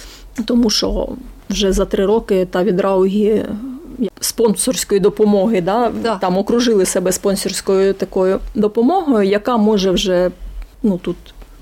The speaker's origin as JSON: {"language": "Ukrainian", "region": "Kharkiv Oblast", "country": "Ukraine", "said": "Харківська область."}